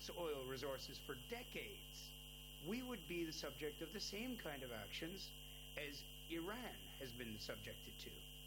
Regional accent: Canada; also born or lived in Japan; I personally, as a Canadian who I worked in Japan for 20 years

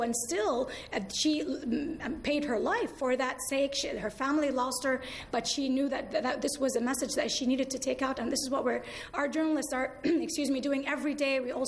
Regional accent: United States; I grew up in the United States. I saw how people looked at Lebanon.

